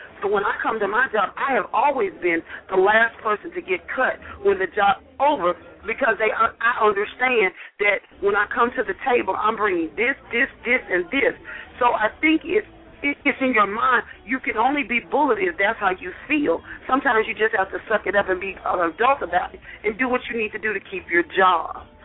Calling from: Atlanta, Georgia, United States; I'm calling from Atlanta, and my comment is this.

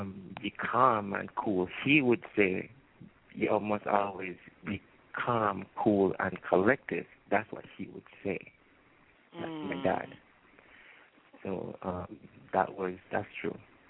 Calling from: Jamaica; from Jamaica. How you doing?

